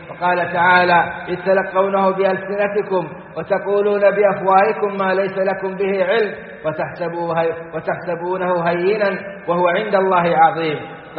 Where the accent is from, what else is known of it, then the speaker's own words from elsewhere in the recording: Saudi Arabia; وخص منهم بلادنا السعودية